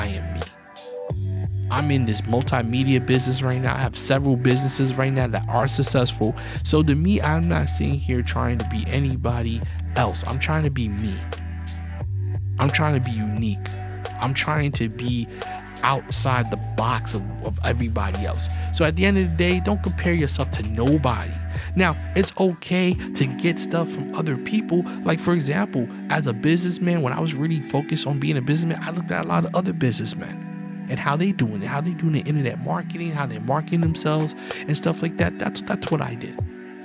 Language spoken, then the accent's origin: English; New York City, New York, United States; I'm from New York. I got that New York swag.